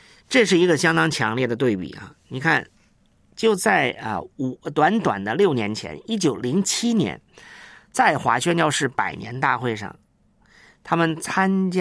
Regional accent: China; 因为我们中国人自己做决定呢有我们自己的方式啊，我们很难像西方人的模式去开会。

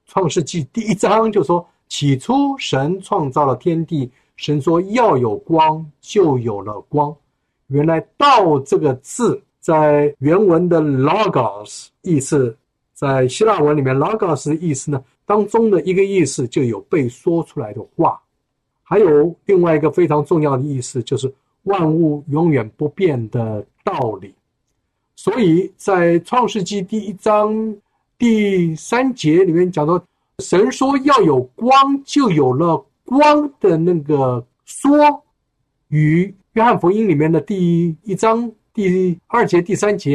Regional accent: China; 哎，我们中国人，这是纯粹的笑话

